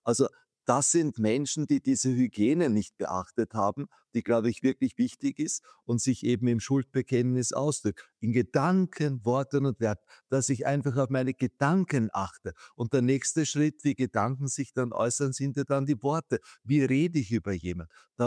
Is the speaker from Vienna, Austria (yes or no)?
yes; Vienna, Austria; born there; Ich bin ein geborener Wiener